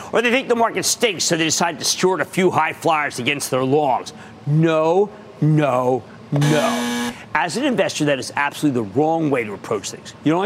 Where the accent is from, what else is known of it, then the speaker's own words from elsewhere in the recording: Pennsylvania, United States; So let's start with a question from Michael, my home state of Pennsylvania